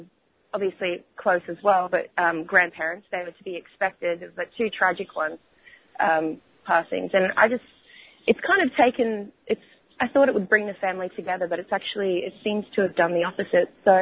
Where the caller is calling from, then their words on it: Australia; I'm calling from the Golden Shores of Australia this morning.